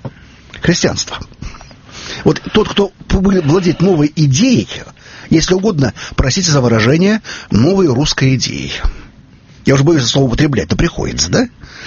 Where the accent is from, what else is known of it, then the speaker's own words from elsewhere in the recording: Siberia, Russia; moved away; Одна из причин, почему я сбежал из Сибири